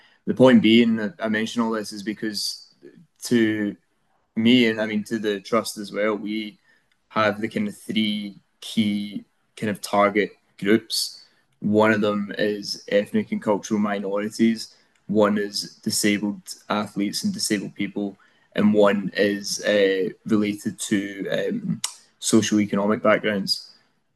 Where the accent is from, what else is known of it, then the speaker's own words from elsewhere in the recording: Greenock, Scotland, United Kingdom; I come from Greenock, and Greenock's a high area of deprivation. It's got a very high area of deprivation.